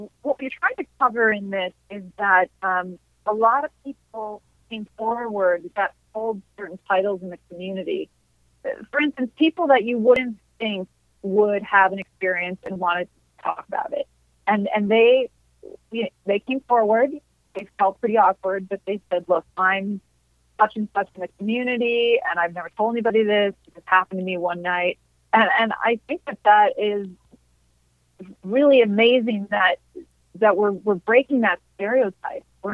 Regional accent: Midwest, United States; I'm from the Midwest, right? So I'm used to the kind of landscape that is and looks like and all that kind of stuff.

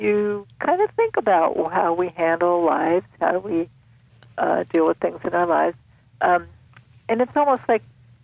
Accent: New York City, New York, United States; Now, you may have guessed I'm from New York City, where we can say that.

